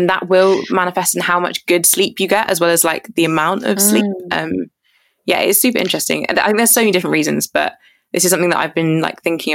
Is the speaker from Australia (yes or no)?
no; Jamaica; because I'm Jamaican, so I was born in Jamaica